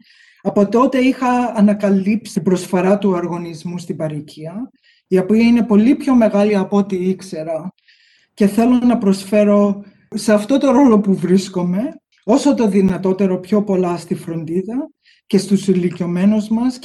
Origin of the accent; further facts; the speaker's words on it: Melbourne, Victoria, Australia; παρόλο που γεννήθηκα και μεγάλωσα στη Μελβούνη, η οικογένειά μου είναι από τη Θεσσαλονίκη. Οι γονείς μου μεγαλώσαν στη Νέα Ρεδεστό. Και οι παππούδες μου ήταν από τα Βασιλικά και οι δύο γιαγιάδες μου ήταν από τη Σμύρνη.